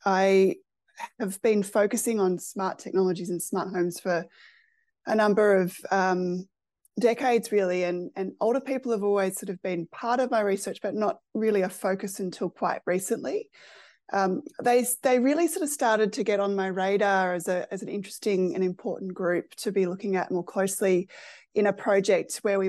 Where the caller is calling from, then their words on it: Melbourne, Victoria, Australia; I'm joining from the Wurundjeri and Boonwurrung lands of the Kulin Nation here in Melbourne, in Australia